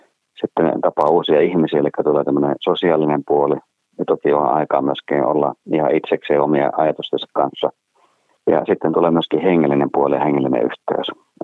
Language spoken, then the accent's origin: Finnish; Northern Finland, Finland; kun pohjoisesta olen kotoisin tosiaan